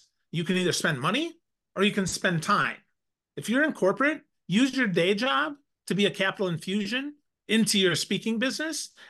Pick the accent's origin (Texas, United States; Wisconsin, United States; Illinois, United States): Wisconsin, United States; Crivitz; Crivitz, Wisconsin. There's a sister city in Germany called Crivitz, C-R-I-V-I-T-Z.